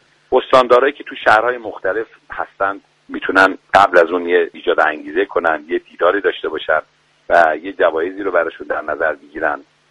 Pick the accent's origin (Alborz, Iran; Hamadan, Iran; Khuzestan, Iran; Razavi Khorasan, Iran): Razavi Khorasan, Iran; Mashhad; ما مشهدی هستیم، یه ارادتی خاصی با آقای امام‌رضا داریم.